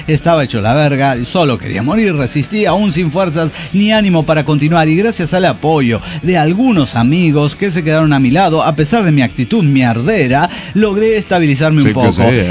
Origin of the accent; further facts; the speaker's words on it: Mexico; Pues, no me di cuenta, mira el traje de charro, los bigototes, las pistolotas, señora, soy de México.